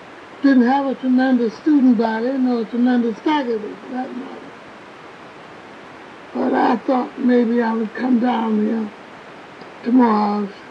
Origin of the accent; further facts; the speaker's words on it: Washington, District of Columbia, United States; Yeah, I was born and raised in Washington, D.C.